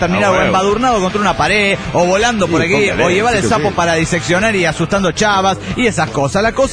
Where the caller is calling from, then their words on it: Zapopan, Jalisco, Mexico; de Zapopan, Jalisco, México.